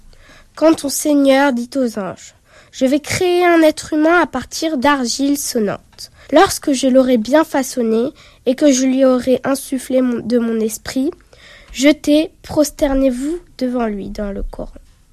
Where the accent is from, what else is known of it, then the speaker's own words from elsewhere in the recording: Alfortville, Île-de-France, France; Non, je viens d'Alfortville.